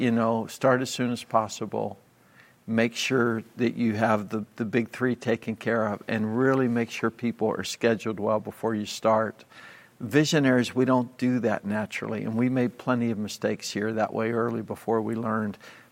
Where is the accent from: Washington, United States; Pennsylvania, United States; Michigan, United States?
Pennsylvania, United States; Pittsburgh; You remember one of them because we're from Pittsburgh.